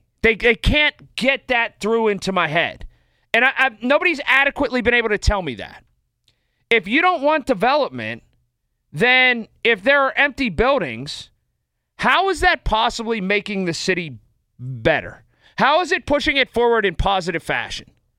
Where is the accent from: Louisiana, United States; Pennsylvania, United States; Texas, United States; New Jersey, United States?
Pennsylvania, United States; Pittsburgh; accent: Pittsburghese; And I speak very, like, Pittsburgh. You can tell I'm from Pittsburgh.